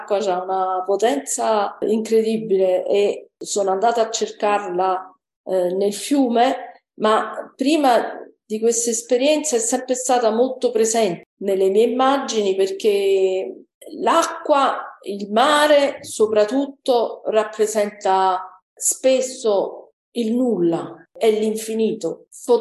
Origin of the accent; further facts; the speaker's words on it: Naples, Campania, Italy; sono una napoletana che fa riferimento sempre al mare